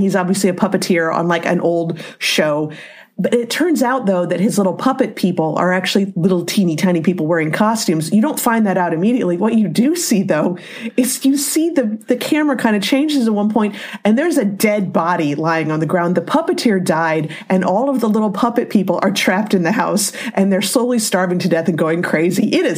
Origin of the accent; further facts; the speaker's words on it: United States; just as an American, hearing the French language is very neat.